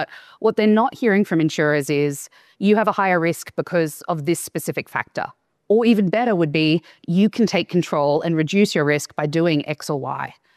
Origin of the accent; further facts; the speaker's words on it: Shepparton, Victoria, Australia; It covers my hometown of Shepparton.